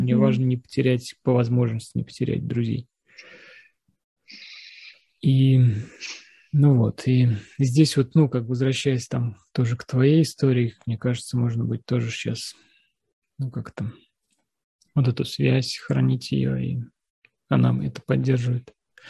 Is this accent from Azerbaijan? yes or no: no; Russia; now in Slovenia; я россиянин русский, живу там в Словении